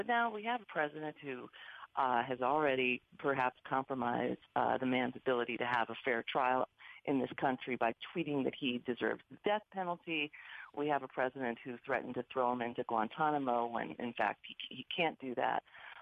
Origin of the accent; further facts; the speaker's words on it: New York City, New York, United States; And it was particularly disturbing, you know, as a New Yorker to find out the president hadn't called Governor Cuomo or Mayor de Blasio.